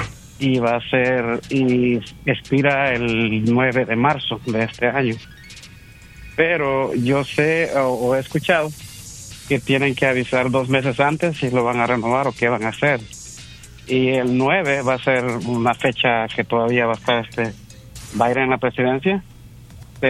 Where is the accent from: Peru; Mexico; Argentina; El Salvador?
El Salvador; now in United States; Yo soy beneficiario del TPS de El Salvador.